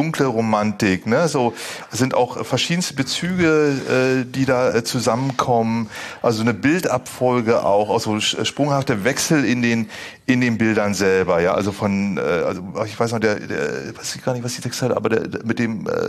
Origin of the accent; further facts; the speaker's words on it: Berlin, Germany; das kenne ich als Berliner auch